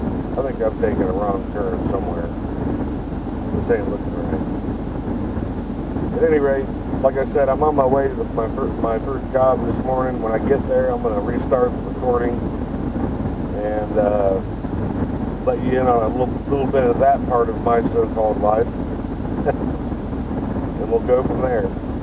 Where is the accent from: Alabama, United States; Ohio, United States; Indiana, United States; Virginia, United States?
Indiana, United States; Indianapolis; And as I stated a moment ago, I'm from Indianapolis, Indiana.